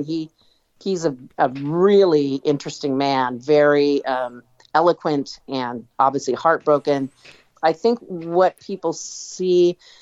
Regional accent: Sunnyvale, California, United States; we moved down to the Silicon Valley. And I grew up in Sunnyvale, such a charming little town

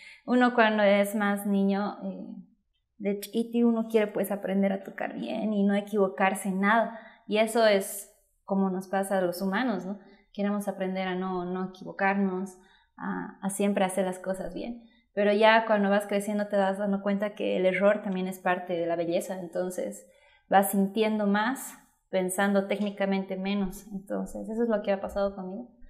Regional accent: Bolivia; actualmente soy charanguista boliviana, profesión de ingeniera comercial.

